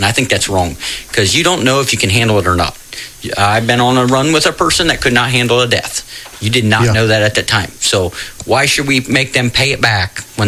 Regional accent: Coldwater, Ohio, United States; Born in Coldwater, stayed in Core. Actually, I grew up west of Coldwater, so a half mile west of Coldwater. This is the farm, so grew up on a farm.

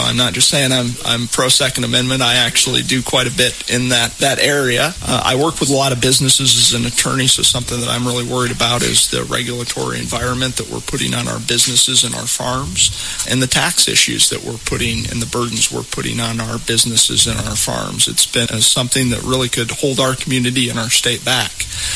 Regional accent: Saline, Ohio, United States; I'm 28 years old. I'm an attorney from Saline, Ohio.

